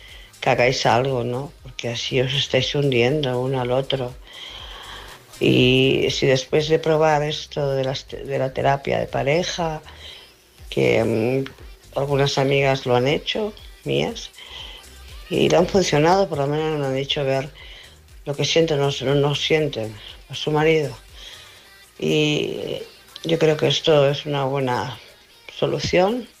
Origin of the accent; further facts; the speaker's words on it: Barcelona, Catalonia, Spain; de Barcelona.